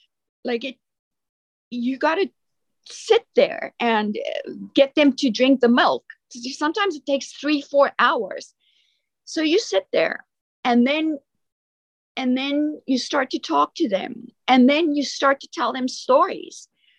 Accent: Rustenburg, North West, South Africa; I am from Rustenburg. It's a small little town. Originally, it wasn't even on the map. And then I grew up there, and half of the time I also grew up on a farm, on a game farm.

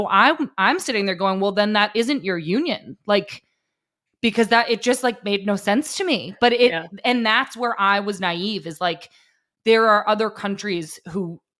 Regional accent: United States; we had such an advantage just by being American and having what we have.

